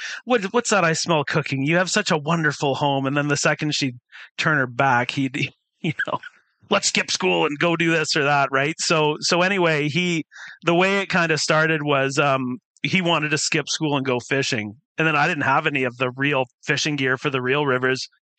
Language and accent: English; British Columbia, Canada; also born or lived in Summerside / Calgary; I was born in Summerside, Prince Edward Island in 1978 in August. But my parents moved us to Calgary at a pretty young age. I think I did preschool there, but I've spent pretty much my entire adult life here in entire childhood and adult life in British Columbia. We lived in South Surrey